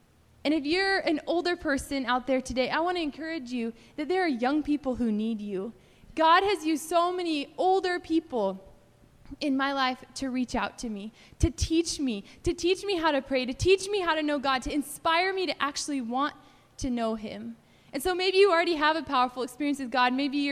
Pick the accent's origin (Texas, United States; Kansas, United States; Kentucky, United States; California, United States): California, United States; And where I grew up in California, it's a pretty dry area. It doesn't rain a whole lot.